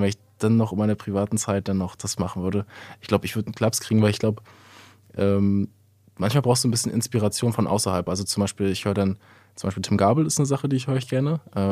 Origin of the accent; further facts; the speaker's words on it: Rostock, Mecklenburg-Vorpommern, Germany; Ich mag Rostock, ich bin in Rostock groß geworden, ich liebe das alles.